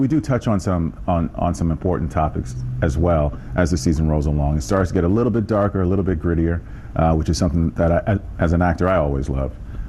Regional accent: New York, United States; I'm from New York.

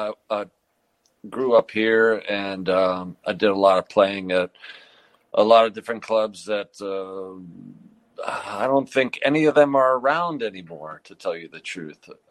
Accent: Pittsburgh, Pennsylvania, United States; I grew up here in Pittsburgh, in Morningside, actually. So it's for those that might not know, it's pretty much a hop, skip, and jump from the Pittsburgh Zoo. So I grew up in there.

